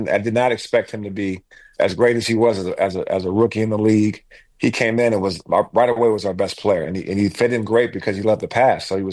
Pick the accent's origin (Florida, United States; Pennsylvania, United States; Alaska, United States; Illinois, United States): Alaska, United States; Man, I grew up in Alaska. You know, I grew up in Alaska.